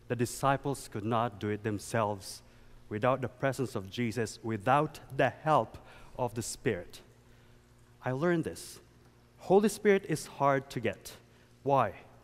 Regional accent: Philippines; English is a second language; now in Canada; I came from the Philippines. I could read, I could speak a little, but I don't know how to speak Canadian language, which is English, eh?

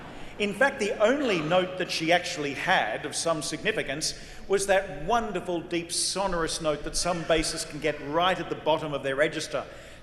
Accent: Sydney, New South Wales, Australia; I'm a Jesuit from Sydney, Australia

